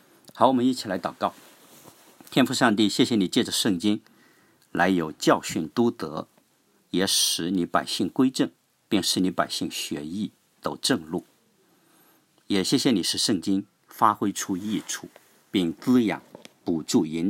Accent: China; 我们中国人也常说啊

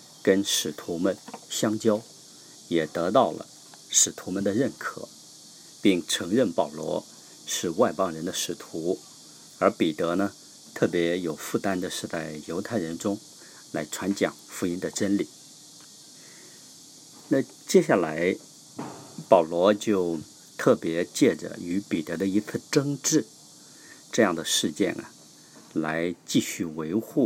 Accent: China; 其实我们中国人也知道，吃饭也不只是吃饭，背后呢，它是有更深的含义的。

